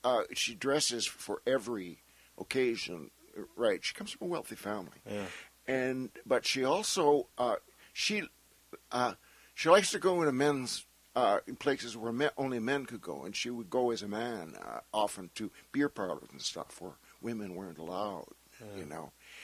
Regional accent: Nova Scotia, Canada; I'm from Nova Scotia, a small town in Nova Scotia that was a dry town.

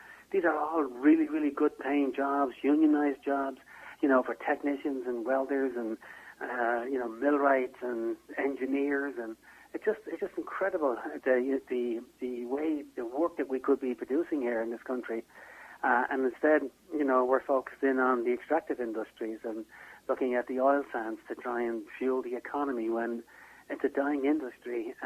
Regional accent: Dublin, Leinster, Ireland; My accent even changes. Because, you know, you may think, no, I'm speaking fast, I don't know. But when I get back to Dublin, it speeds up about an extra 30 or 40%.

